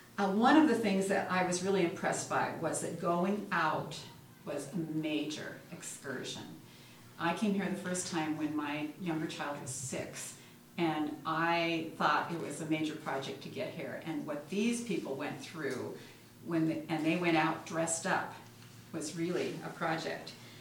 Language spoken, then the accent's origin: English; Tacoma, Washington, United States; when I grew up in Tacoma, and we did not have a Frederick and Nelson, and we didn't even have a Nordstrom in those days.